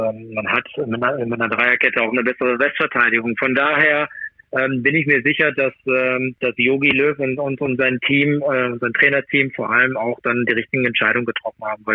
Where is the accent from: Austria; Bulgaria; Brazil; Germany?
Germany; Ich bin Deutscher, und von daher bin ich natürlich auch Deutschland auch zugewandt.